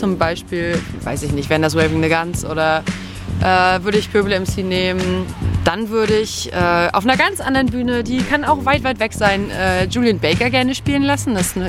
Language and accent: German; Rostock, Mecklenburg-Vorpommern, Germany; Ich wurde in Rostock in der Frauenklinik hier gleich in Sichtweite von Radio Loro geboren. Aha. Also Ur-Rostockerin.